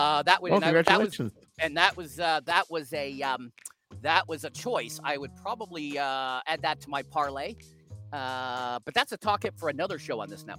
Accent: Canada; And plus it was a Blue Jay player and being Canadian and, you know

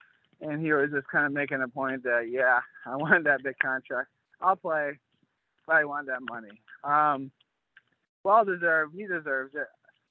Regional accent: New York, United States; maybe because I'm biased because I'm from Western New York

